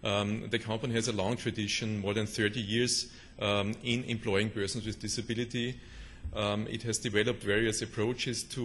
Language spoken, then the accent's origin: English; Germany; accent: German; English is a second language; you have to adapt to my German accent now after the French accent.